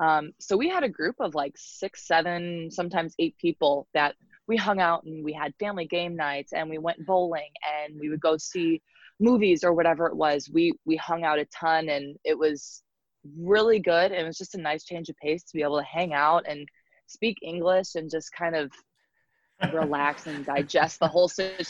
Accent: United States; now in Russia; So it was me as an American.

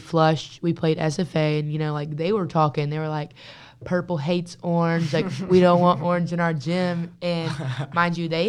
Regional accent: Huntsville, United States; Huntsville native, yeah.

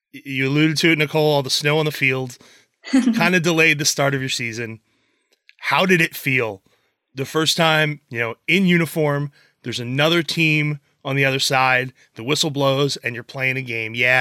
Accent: Upper Darby, Pennsylvania, United States; I grew up in Upper Darby.

